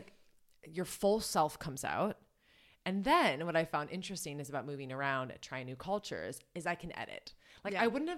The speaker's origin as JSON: {"language": "English", "region": "Wisconsin", "country": "United States", "tie": "born or raised there", "said": "I mean, obviously growing up in Wisconsin, it's, you know, similar."}